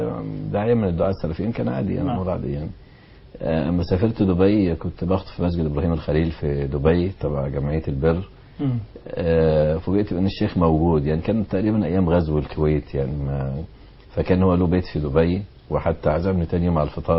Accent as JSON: {"language": "Arabic", "town": "Alexandria", "region": "Alexandria Governorate", "country": "Egypt", "said": "اللي هو خيم الدعوة عندنا في اسكندرية"}